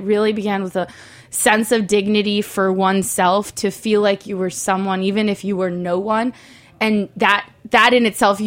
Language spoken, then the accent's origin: English; Mexico; I'm from Mexico.